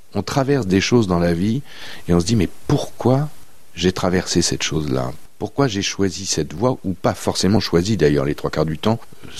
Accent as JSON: {"language": "French", "town": "Laval", "region": "Pays de la Loire", "country": "France", "said": "moi je suis Mayennais, je suis né à Laval"}